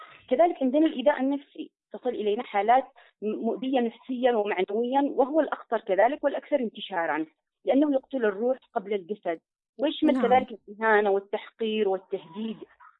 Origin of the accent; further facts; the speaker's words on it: Yemen; أتحدث إليكم بصفتي محامية يمنية